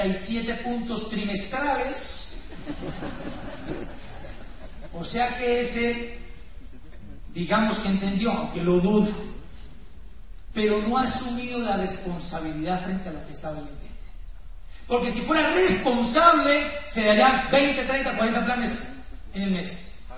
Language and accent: Spanish; Popayán, Cauca, Colombia; Bueno, yo también soy de Popayán